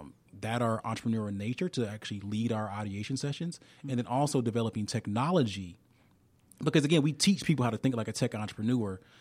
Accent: Alabama, United States; You know, I'm from Alabama, big Nick Saban fan.

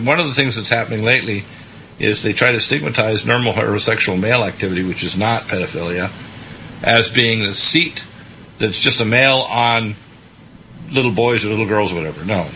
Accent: Canada; moved away as an adult; now in United States; I was raised in Canada, you know, and went to medical school there, and I came down to the States many, many years ago. And let me tell you, I'm an American.

